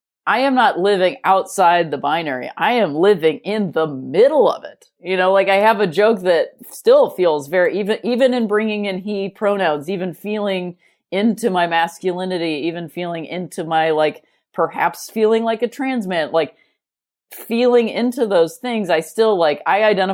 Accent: United States; especially in America, because I am an American person. I also have not traveled a lot

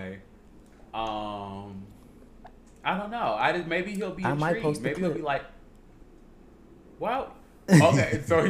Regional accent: Chicago, Illinois, United States; I had told her, I was like, oh yeah, I'm from Chicago.

